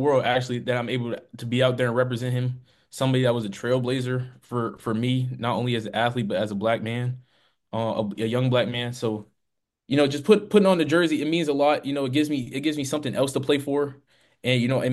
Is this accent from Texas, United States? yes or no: no; Florida, United States; where I'm from Florida, I'm coming up here 18 hours away.